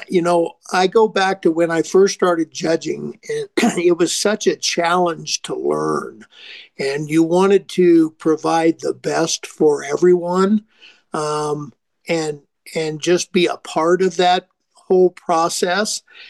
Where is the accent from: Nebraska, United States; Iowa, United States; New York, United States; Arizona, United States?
Nebraska, United States; also born or lived in Colorado; now in Red Lodge, United States; Okay, well, the answer to the first question is actually I'm from Nebraska. I'm a Nebraska boy, and went to school in Colorado and did a lot of my career in Colorado, but I've lived in Montana for 5 years now in Red Lodge